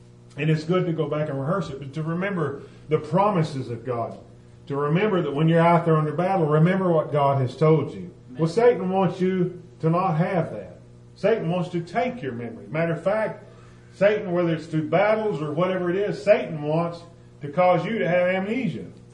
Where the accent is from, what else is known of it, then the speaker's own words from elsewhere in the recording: the South, United States; You can tell I'm from the South. Hot iron. But hot iron. And I'm not ashamed of my Southern, you know, I am who I am